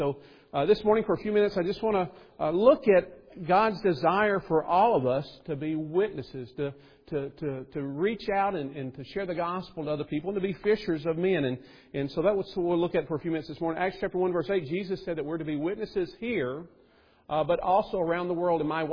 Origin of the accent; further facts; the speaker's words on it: Alabama, United States; when I grew up in Alabama on the Tennessee River. And as a young boy, there's one thing I loved to do back then, and that was go fishing.